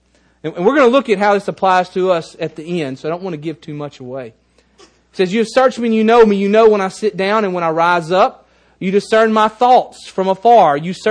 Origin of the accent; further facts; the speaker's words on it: United States; I'm not English, I'm American, but I speak English.